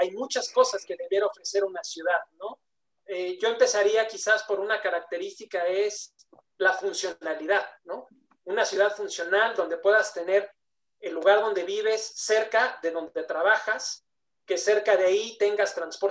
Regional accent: Mexico City, Mexico; born there; no solamente porque es donde nací, y donde nacieron gran parte de mi familia, de mi padre, por ejemplo, ¿no? Sino además porque es un lugar maravilloso, es único en el mundo.

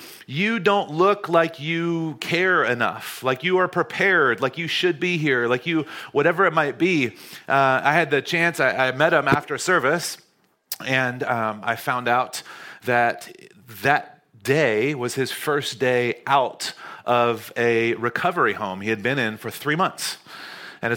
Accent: North Carolina, United States; I grew up in North Carolina, and this is a little bit judgy of me to say this

